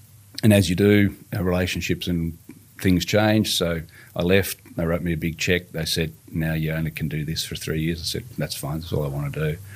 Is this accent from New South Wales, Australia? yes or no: no; Victoria, Australia; Up in the Dandenong Ranges. Yeah. So lived there since the mid-70s and then continued to live there after I did all that.